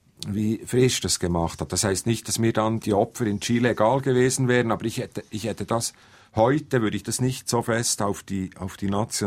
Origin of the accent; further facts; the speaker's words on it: Switzerland; ich bin auch gerne Schweizer, ich schäme mich zuweilen meines Schweizerseins, zuweilen nicht, aber ich meine, ich bin Schweizer und nichts anderes